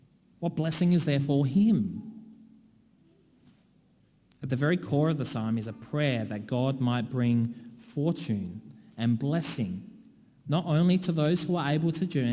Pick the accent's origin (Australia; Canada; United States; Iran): Australia; me being formally recognised as an Australian citizen, and I got a citizenship certificate, even though I had always lived here